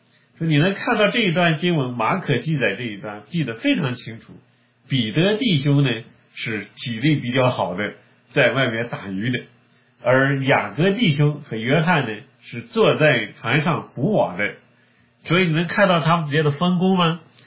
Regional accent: northern China, China; 那我是北方人，我没打过鱼

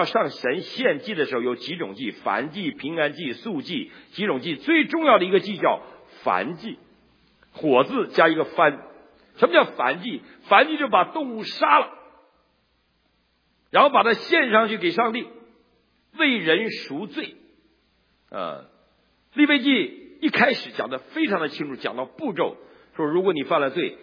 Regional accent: Northeast China, China; 我们东北人呢，冬天是不洗澡的，哪有洗澡的地方啊？

